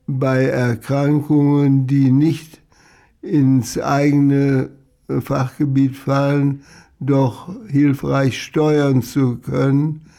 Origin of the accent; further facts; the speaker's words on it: Marburg, Hesse, Germany; Ja, Marburg bot sich an, das ist meine Geburtsstadt, da komme ich auch her.